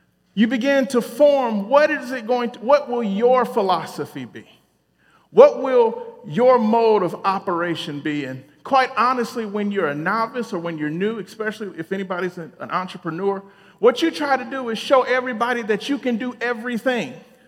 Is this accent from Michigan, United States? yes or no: yes; Detroit, Michigan, United States; No, I was born in Detroit. And I spent the first 15 years living either in the city of Detroit or suburbs.